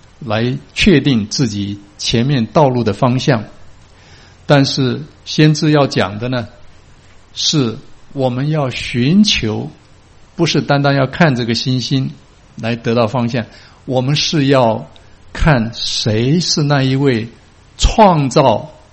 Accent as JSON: {"language": "Chinese", "country": "China", "said": "那么就相当于我们中国人说是这个黄连啊、苦胆这一类的啊。"}